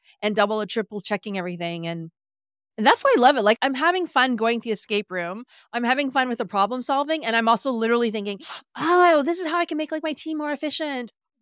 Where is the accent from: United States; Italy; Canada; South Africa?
Canada; Also, I am Canadian